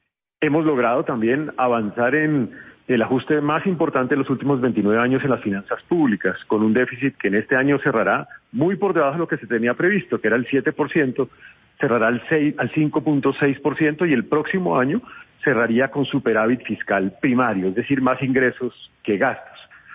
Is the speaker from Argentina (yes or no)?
no; Colombia; creo que como colombiano tenemos que cuidar